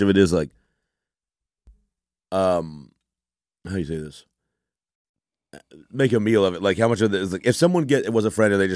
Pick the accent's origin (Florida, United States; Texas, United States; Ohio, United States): Texas, United States; I'm originally from Texas. My mom is from Ireland.